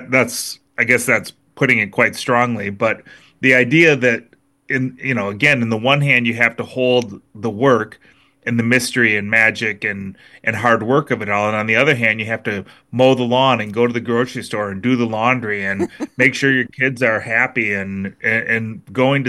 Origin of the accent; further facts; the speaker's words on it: Minnesota, United States; I mean, I'm a Minnesotan after all, it's always been its own thing.